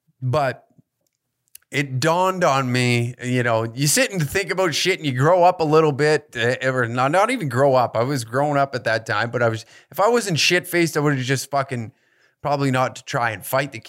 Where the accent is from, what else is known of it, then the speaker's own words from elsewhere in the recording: Taber, Alberta, Canada; Growing up in Tabor, there was maybe, when I grew up there, in Tabor, Alberta, the small little fucking metropolis of Tabor